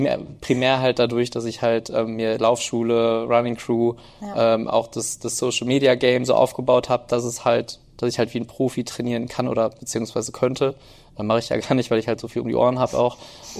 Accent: Münster, North Rhine-Westphalia, Germany; ich komme aus Münster

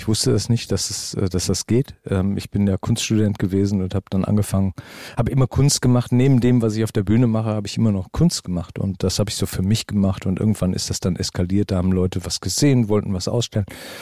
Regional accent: Düsseldorf, North Rhine-Westphalia, Germany; also born or lived in Wesel; Also sprich, ich bin in Wesel geboren, bin in Düsseldorf aufgewachsen, habe in Essen studiert und wohne jetzt 2 Autominuten von der Ruhr entfernt.

